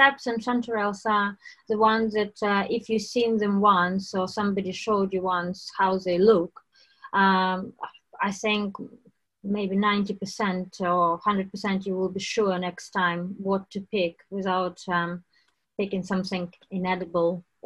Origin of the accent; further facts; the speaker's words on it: Dolbuniv, Rivne Oblast, Ukraine; moved away as an adult; I lived in Ukraine until I was 24. I lived in a little town, railway town called Dolbuniv in Rivne region, and it's on a border with Belarus and Poland in northwest part of Ukraine.